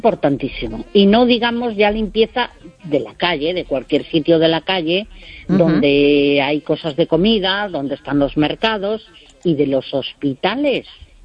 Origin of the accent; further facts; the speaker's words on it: Galicia, Spain; moved away; also born or lived in Navarre; que soy gallega